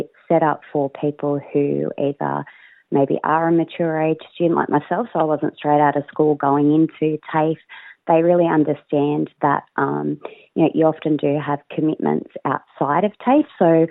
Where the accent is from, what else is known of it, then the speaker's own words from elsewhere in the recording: New South Wales, Australia; I've been working and living on Awabakal country now for almost 18 years, and I am originally from Darkanyang country, which is just sort of over the mountains, a bit further down on the central coast, yeah.